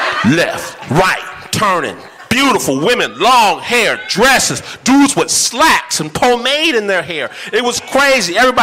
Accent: Midwest, United States; now in San Francisco Bay Area, United States; cause I'm from the Midwest, right? And I don't know. I've been in the Bay for a while

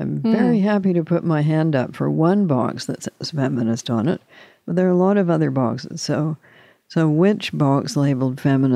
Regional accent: Canada; Of course, being Canadian, I'm always saying things like that.

